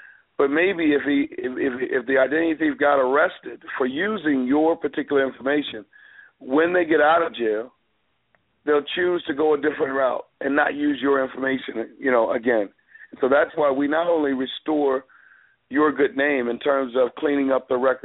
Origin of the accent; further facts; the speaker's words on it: Long Island, New York, United States; born there; You know, I was born in Long Island, New York.